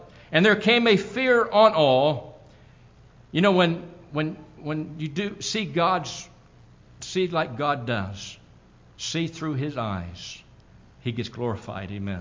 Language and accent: English; Midwest, United States; I'm from the Midwest. My home church is there. And we've always kind of stayed in the Midwest.